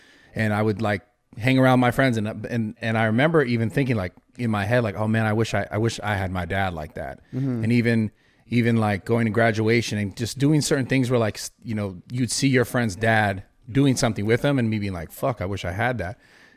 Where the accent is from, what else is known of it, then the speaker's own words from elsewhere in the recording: Pacifica, California, United States; his name is Chad. He's from Pacifica, from my hometown.